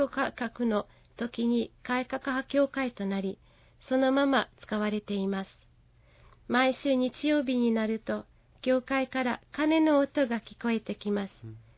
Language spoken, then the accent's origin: Japanese; Zakarpattia Oblast, Ukraine; now in Japan; 私はウクライナ出身ですが、ハンガリーの国境のすぐ近くにあるハンガリー人の小さな村で育ちました。はい、私はハンガリー系ウクライナ人になります。